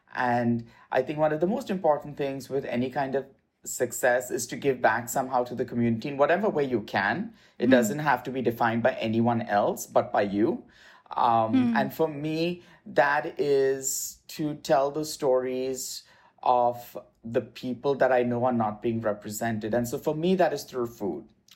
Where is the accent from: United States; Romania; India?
India; growing up in India. I come from a mixed cultural faith family. My mother's Catholic, my dad's Hindu.